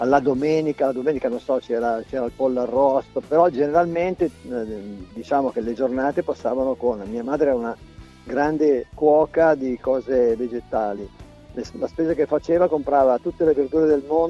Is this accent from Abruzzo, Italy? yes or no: yes; Abruzzo, Italy; Io sono abruzzese, sono nato tra le montagne d'Abruzzo.